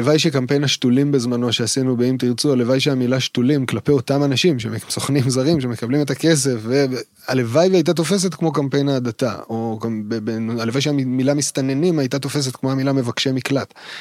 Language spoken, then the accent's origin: Hebrew; Kfar Vradim, Northern District, Israel; נולדתי בגליל, בין הגליל גדלתי בגליל